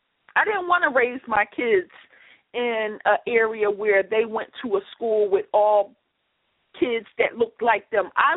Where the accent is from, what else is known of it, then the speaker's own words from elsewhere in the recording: Philadelphia, Pennsylvania, United States; So I grew up in West Philadelphia